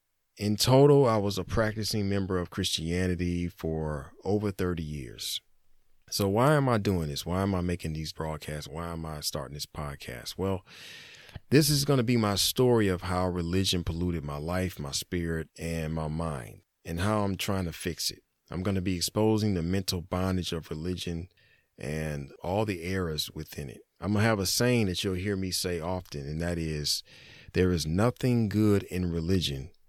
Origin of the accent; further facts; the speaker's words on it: Detroit, Michigan, United States; born there; And I was born in Detroit, Michigan, USA. I was born in the 80s, so you can figure out my age from there, the early 80s. I'm a so-called foundational Black American.